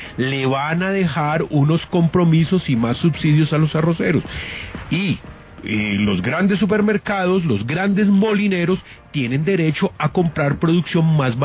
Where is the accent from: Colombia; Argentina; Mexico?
Colombia; como los colombianos no tenemos memoria